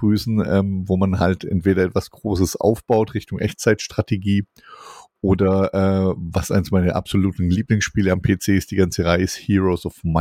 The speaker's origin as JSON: {"language": "German", "region": "Swabia", "country": "Germany", "lives_now": "Hesse, Germany", "said": "tatsächlich lebe ich ja im schönen Hessenland inzwischen als Schwabe und wir wohnen hier so einen kleinen Hof"}